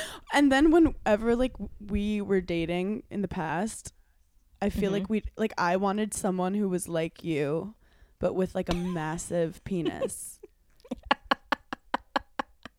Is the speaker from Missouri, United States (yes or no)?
no; Brooklyn, New York, United States; Did you tell them I was from Brooklyn?